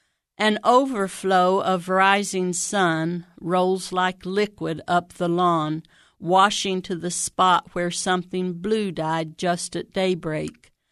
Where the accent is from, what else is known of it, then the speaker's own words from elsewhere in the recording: Xenia, Ohio, United States; I'm from Xenia.